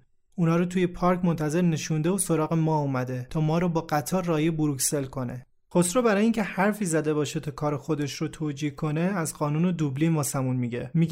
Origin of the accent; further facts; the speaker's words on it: Iran; بهش فهموندم که ما ایرانی هستیم نه عراقی.